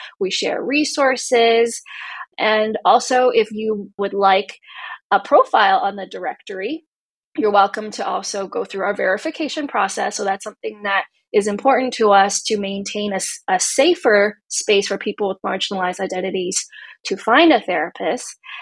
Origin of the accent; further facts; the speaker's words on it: Hong Kong; Co is a gender neutral pronoun from my native language. I'm a Hong Konger, many things, as we all are.